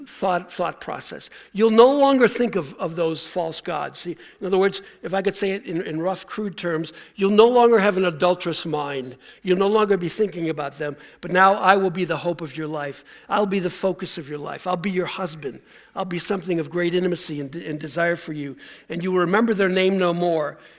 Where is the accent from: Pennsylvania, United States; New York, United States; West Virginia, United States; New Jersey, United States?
New York, United States; Buffalo; I'm from the state of New York, I'm from Buffalo, but in the state of New York